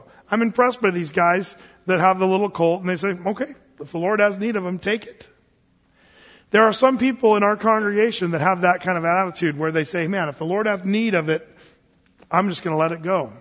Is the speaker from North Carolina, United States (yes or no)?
no; Oregon, United States; I grew up in Southern Oregon, and that wasn't as much of a rule.